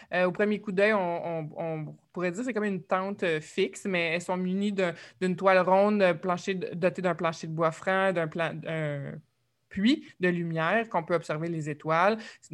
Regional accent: Repentigny, Quebec, Canada; Moi, j'ai grandi à Repentigny, donc avant qu'ils soient très populaires

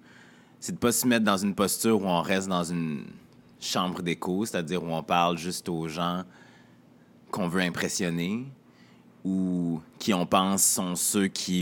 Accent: Quebec City, Quebec, Canada; Moi, je viens de Québec. J'ai grandi dans un milieu, ben, je dirais pas modeste, mais moyen, un milieu totalement normal.

